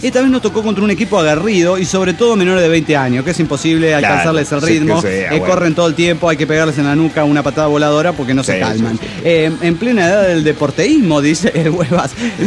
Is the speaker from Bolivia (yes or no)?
yes; Desaguadero, La Paz, Bolivia; Hola, soy … de Desaguadero, Bolivia.